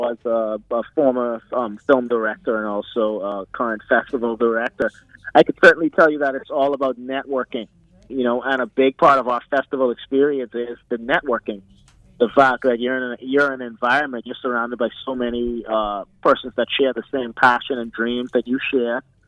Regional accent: Bahamas; now in United States; born and raised in the Bahamas, been living here in South Florida for the past 8 years now.

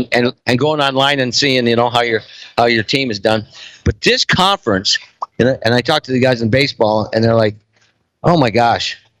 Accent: Midwest, United States; I'm from the Midwest.

